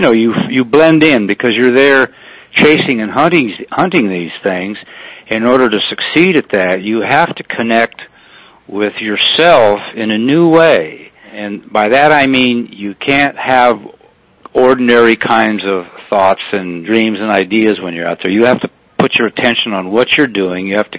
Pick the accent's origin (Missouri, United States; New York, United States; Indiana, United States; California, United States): Missouri, United States; I'm from Missouri. I haven't been there in a while, but I'm from there.